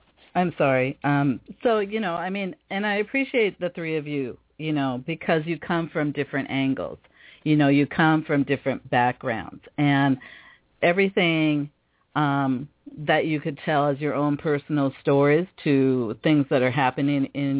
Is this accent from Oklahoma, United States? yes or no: no; Seattle, Washington, United States; it's funny to me when sometimes people don't realize I'm actually Japanese and German, you know, but I was raised in the Black community here in Seattle.